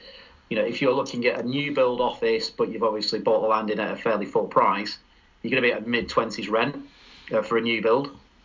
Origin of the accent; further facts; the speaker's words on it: Rochdale, North West England, United Kingdom; I'm from Rochdale, so those two towns.